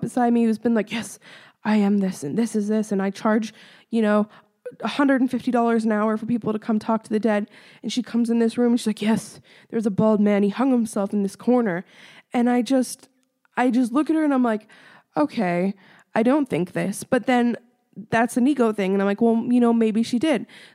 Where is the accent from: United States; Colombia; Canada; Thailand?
Canada; Ontario; which is pretty cool because I'm from Ontario.